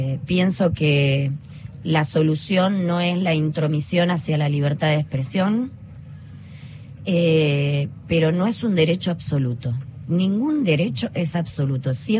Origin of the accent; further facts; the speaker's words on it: Argentina; como argentinos